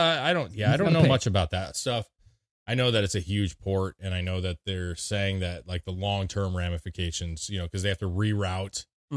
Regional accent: Portland, Oregon, United States; especially when we grew up in Portland, you have, you know, good sized ships going through, you know, all the time and tons of bridges

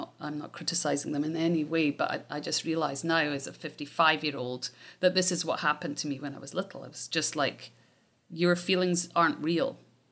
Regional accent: Scotland, United Kingdom; again, I'm Scottish

